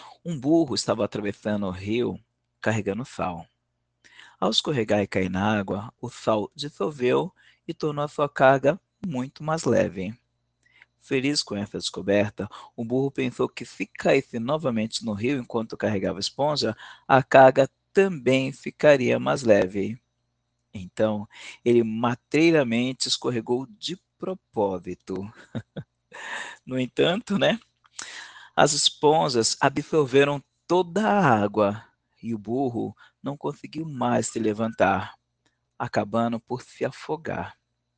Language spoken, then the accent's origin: Portuguese; São Paulo, Brazil; sou de São Paulo, capital, que é onde eu estou, e me lembrei de você.